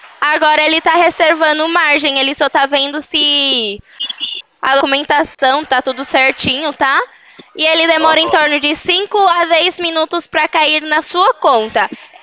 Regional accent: Americana, São Paulo, Brazil; Eu sou aqui de São Paulo, no interior de Americana.

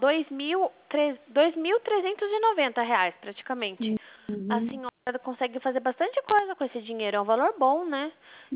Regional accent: Itapetininga, São Paulo, Brazil; Na verdade, eu sou de Itapetininga.

